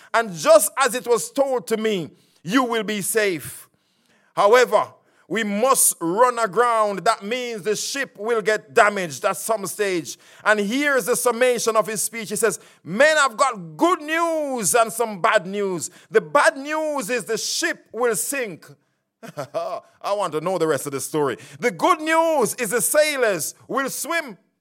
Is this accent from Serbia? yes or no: no; Jamaica; like I grew up in the Caribbean in beautiful Jamaica.